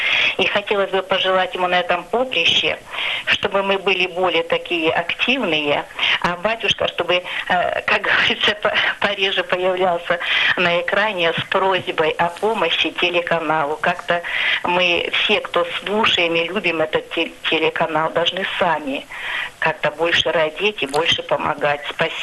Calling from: Serpukhov, Moscow Oblast, Russia; я из Серпухова.

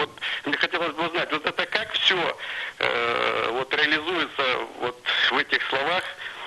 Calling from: Saint Petersburg, Russia; я звоню из Санкт-Петербурга.

